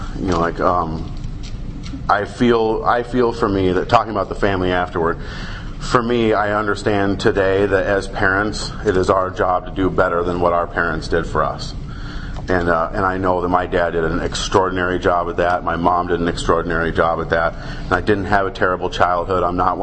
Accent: Denver, Colorado, United States; also born or lived in Kansas City; now in Centennial, United States; I guess, you know, I was born out in Kansas City, moved to Denver when I was four. My dad got a job out there.

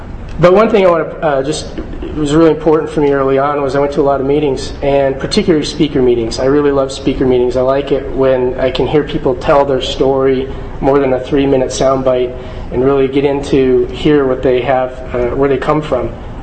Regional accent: Tucson, Arizona, United States; Growing up in Tucson, I know what allergies are like.

